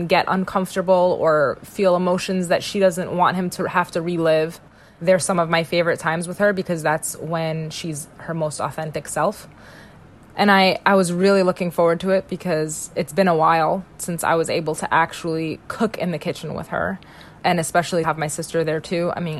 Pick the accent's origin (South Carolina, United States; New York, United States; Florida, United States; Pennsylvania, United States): New York, United States; now in Massachusetts, United States; I am from New York, born and raised, and I am now living in a suburb in Massachusetts with my husband and two kids.